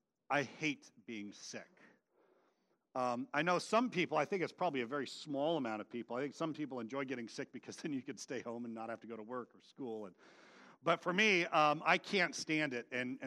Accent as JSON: {"language": "English", "town": "Vacaville", "region": "California", "country": "United States", "tie": "born or raised there", "said": "I grew up in Vacaville, Cowtown."}